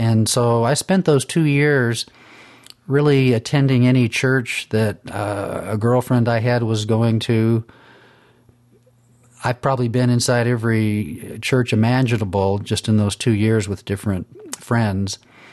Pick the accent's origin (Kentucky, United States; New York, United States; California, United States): California, United States; Sacramento; also born or lived in Tampa, Florida; Started in Tampa, Florida, but by the time I got into high school, we were in Sacramento, California.